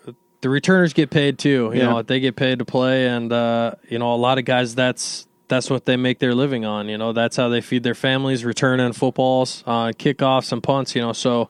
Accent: Montana, United States; So, I'm from Montana, though. I've played in plenty of snow games

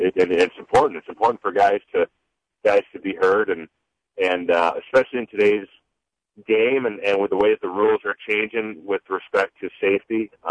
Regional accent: Minnesota, United States; but I was born and raised in Minnesota.

